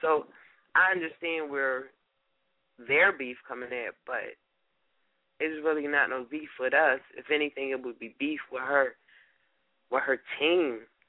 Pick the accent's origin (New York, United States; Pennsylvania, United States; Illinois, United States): Pennsylvania, United States; Philadelphia; They just, they don't think that I'm from Philadelphia.